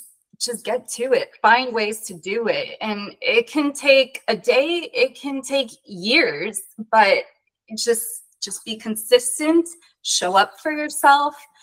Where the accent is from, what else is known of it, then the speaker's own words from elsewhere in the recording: Los Angeles, California, United States; now in Florida, United States; I am originally from Los Angeles, Southern California.